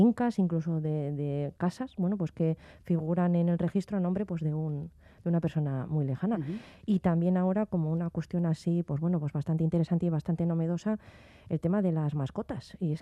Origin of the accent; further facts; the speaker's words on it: Basque Country, Spain; como los vascos pues hemos emigrado, ¿no? Y hemos estado casi en todo el mundo